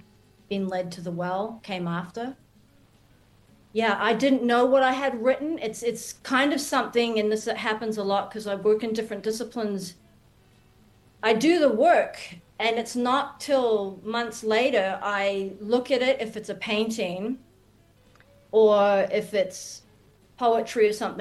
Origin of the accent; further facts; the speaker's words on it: United States; I wasn't necessarily raised in that space. I have absolutely no problem with it. I was raised in America, which a lot of friends who are Black Baptist, and you've got gospel music